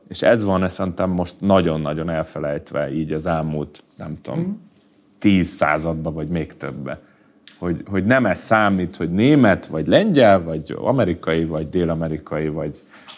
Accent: Hungary; Magyarok vagyunk, nem?

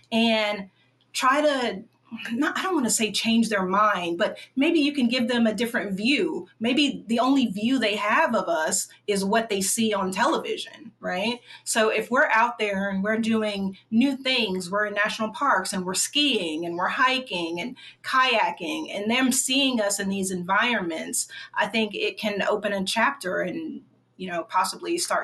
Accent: the South, United States; Well, I grew up in the South, basically lived in the South, Southeast my entire life.

